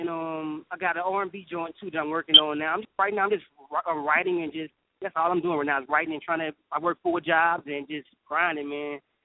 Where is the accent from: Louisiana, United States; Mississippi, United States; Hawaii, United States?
Louisiana, United States; Baton Rouge; The first thing is I'm from Baton Rouge, Louisiana.